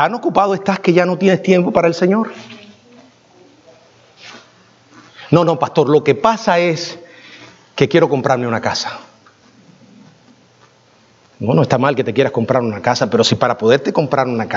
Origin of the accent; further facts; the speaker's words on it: Cuba; Y le hablo de Cuba porque es mi tierra y sé lo que está viviendo esa tierra.